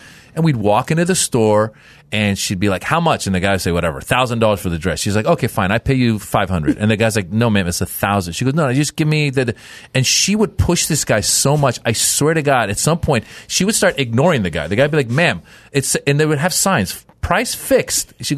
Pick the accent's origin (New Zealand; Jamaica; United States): United States; And I grew up in America, so I was Americanized.